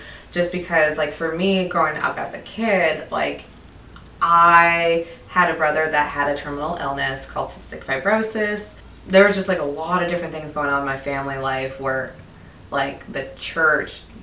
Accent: Seattle, Washington, United States; now in Texas, United States; No, I'm actually from Seattle, Washington.

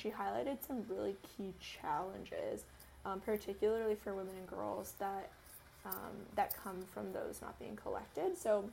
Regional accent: Canada; This, as a Canadian, is not something I ever really questioned at all.

